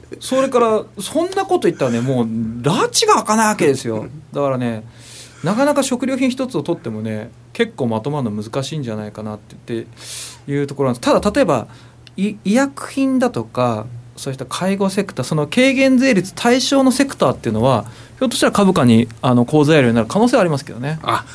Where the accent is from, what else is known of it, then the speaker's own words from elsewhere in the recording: Asahikawa, Hokkaido, Japan; 私のふるさと北海道旭川空港